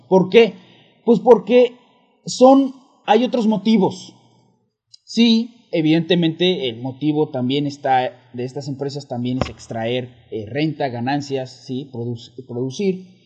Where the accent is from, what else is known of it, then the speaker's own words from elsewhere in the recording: Mexico; yo como mexicano, como buen mexicano aficionado al boxeo, ustedes sabrán, el boxeo es muy, muy popular en México.